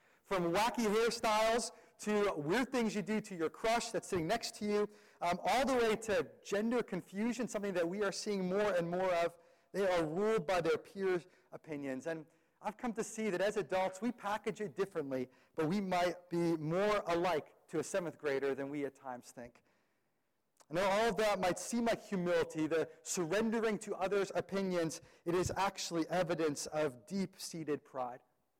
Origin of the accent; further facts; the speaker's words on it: Netherlands; English is a second language; I grew up in Holland, and I used to go to the north of Holland every early spring